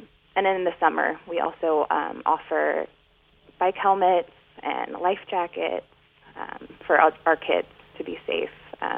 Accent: Ukiah, California, United States; I am Yokeo Pomo from Ukiah.

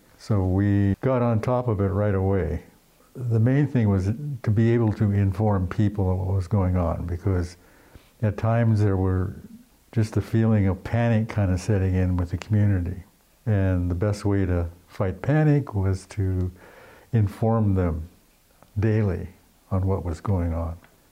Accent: San Francisco, California, United States; born there; I was born in San Francisco.

